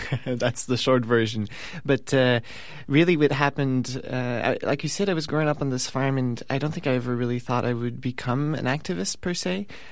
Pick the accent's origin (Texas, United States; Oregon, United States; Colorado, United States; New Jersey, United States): Oregon, United States; my home state of Oregon. And I met other young people, and I met another young man who's also from where I come from, in Douglas County